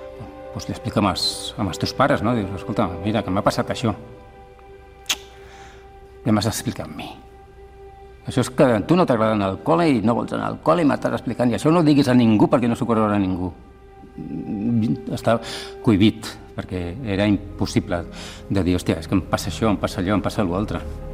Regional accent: Sitges, Catalonia, Spain; born there; vaig néixer a Sitges el 1958

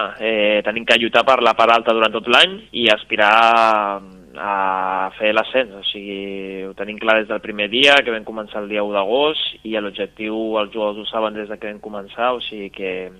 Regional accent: Sant Pere de Ribes, Catalonia, Spain; also born or lived in China; Jo soc de Sant Pere de Ribes

